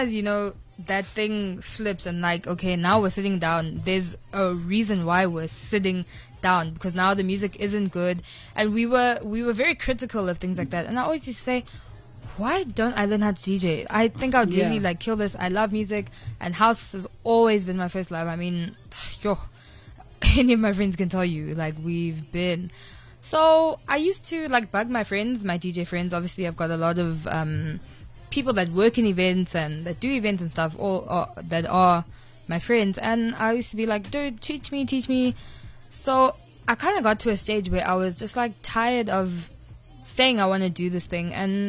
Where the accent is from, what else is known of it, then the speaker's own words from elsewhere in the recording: Durban, KwaZulu-Natal, South Africa; It fit really well because I mean I'm from Durban, really. Yeah. Like originally I am from Durban.